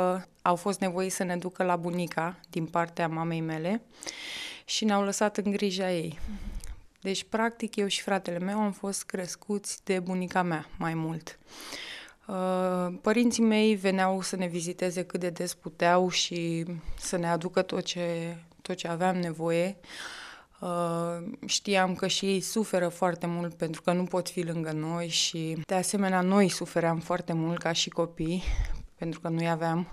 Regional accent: Bucharest, Romania; born there; M-am născut în București, într-o familie cu doi copii.

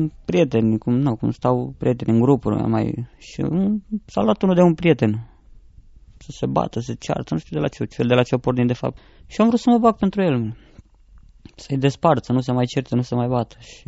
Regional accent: Deva, Hunedoara County, Romania; am 29 de ani, sunt din Deva.

